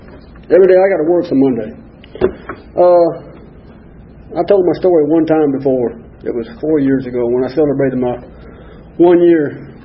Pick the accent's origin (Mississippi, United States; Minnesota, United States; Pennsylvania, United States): Minnesota, United States; Duluth; also born or lived in Buffalo; I'm one of them damn Yankees, I guess. I was born in Buffalo, New York. And up until I was 8 years old, I lived in Duluth, Minnesota.